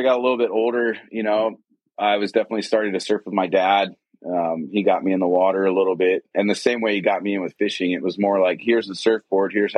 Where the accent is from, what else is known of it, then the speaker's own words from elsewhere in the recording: Virginia Beach, Virginia, United States; So, you know, growing up in Virginia Beach, not very far away from you guys, I had the Chesapeake Bay.